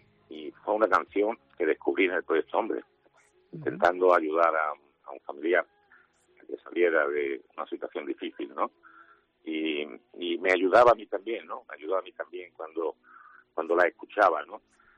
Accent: Torre del Mar, Andalusia, Spain; vino a descubrir también la lucha por que mi pueblo, como tú decías, la independencia de Torre del Mar

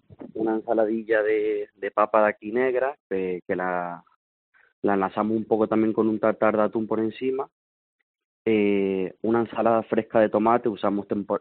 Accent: Canary Islands, Spain; now in Marbella, Spain; Sí. Sí, soy de La Palma.

